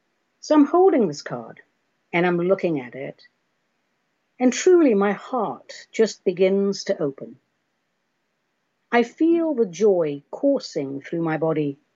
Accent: United Kingdom; Even though I'm British, I'm allowing the ecstasy.

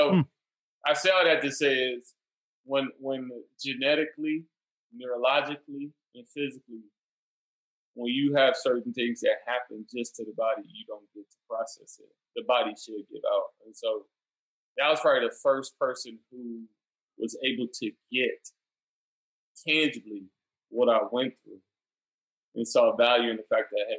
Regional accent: Detroit, Michigan, United States; I grew up in Detroit and it was dangerous and things like that.

